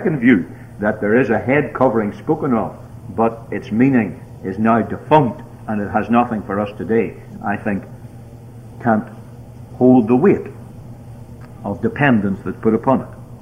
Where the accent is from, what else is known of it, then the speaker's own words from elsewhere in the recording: Northern Ireland, United Kingdom; I'm from Northern Ireland